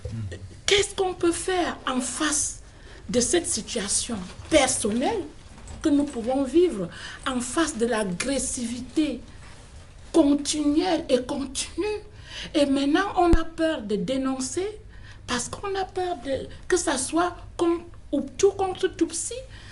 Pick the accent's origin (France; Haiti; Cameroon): Cameroon; Arrivé chez moi, au Cameroun, mon ethnie va aussi se lever